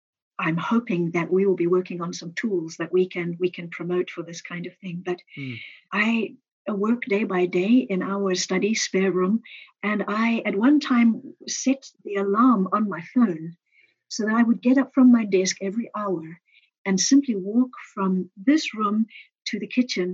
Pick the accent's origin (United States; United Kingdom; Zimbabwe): Zimbabwe; I'm from Zimbabwe originally